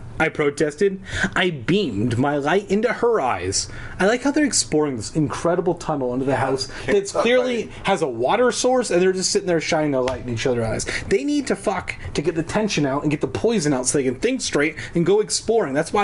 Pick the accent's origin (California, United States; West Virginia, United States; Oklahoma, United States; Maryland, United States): California, United States; See, we grew up in Southern California, so we don't know.